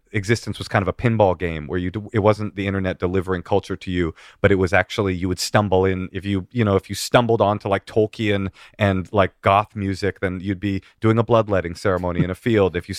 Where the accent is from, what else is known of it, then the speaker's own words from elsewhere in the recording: San Francisco, California, United States; The Chronicles, my hometown paper, the San Francisco Chronicle, good review.